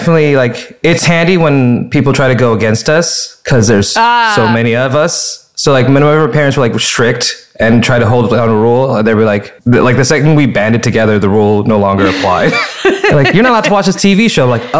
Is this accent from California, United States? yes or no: yes; Fresno, California, United States; And I also grew up in Fresno, California